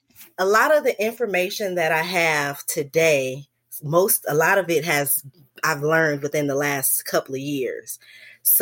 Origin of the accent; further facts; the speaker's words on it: Chicago, Illinois, United States; I grew up mostly in Chicago, South Side for the most part. Summertime, I would go to North Carolina in the summers with the Elder family.